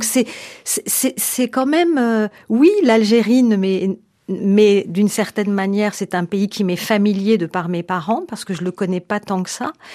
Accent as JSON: {"language": "French", "country": "France", "said": "je suis française, je le dis dans le livre, je suis une citoyenne française descendante de parents algériens"}